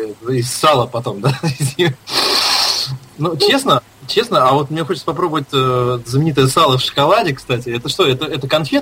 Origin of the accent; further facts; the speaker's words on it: Moscow, Russia; Ну я же из Москвы, конечно.